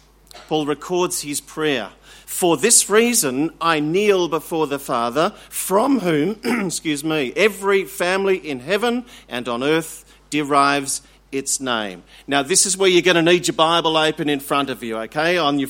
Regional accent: Australia; accent: bogan Australian; Or are they expecting my accent to suddenly shift from bogan Australian to, you know, upper crust British, you know, Archbishop of Canterbury?

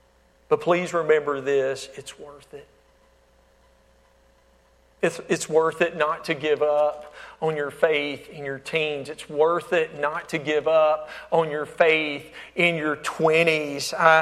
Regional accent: Alabama, United States; now in Florida, United States; I was actually born and raised in Alabama, but now I'm living in Florida.

